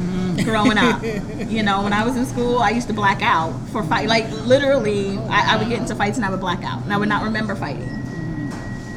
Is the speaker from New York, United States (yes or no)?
yes; New York City, New York, United States; you know, born and raised in New York, I'm a different brand of parent.